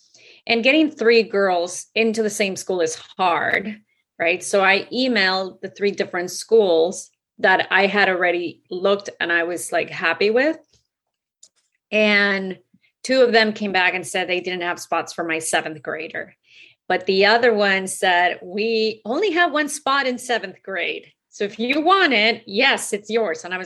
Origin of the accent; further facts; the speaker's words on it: Guatemala; now in Miami, United States; I am originally from Guatemala. And so it was very close to go from Miami to Guatemala.